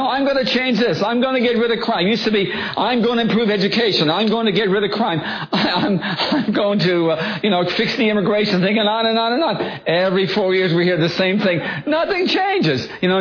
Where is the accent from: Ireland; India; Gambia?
Ireland; now in United States; when I first came to the United States, I was fascinated by the, in the mid-70s, I came over here from Ireland